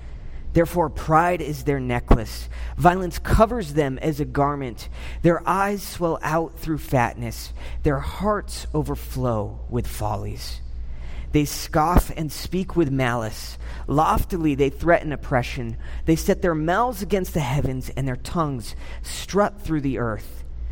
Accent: California, United States; I grew up in Southern California.

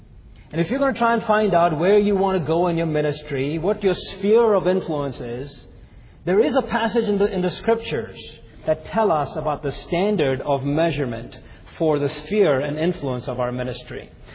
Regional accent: India; I come all the way from India, and there's not a single person here who's willing to comply.

